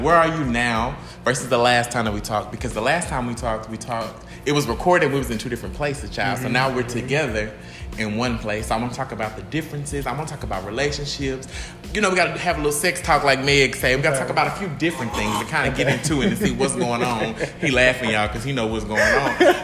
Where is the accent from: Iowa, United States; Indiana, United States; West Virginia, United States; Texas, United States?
Texas, United States; Mm, Tito's, because I'm from Texas. I gotta rep our brand even when I'm away.